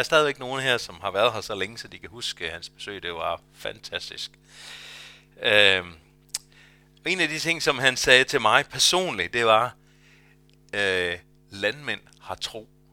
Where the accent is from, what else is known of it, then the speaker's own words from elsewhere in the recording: Zealand, Denmark; for jeg er vokset op på Sjælland.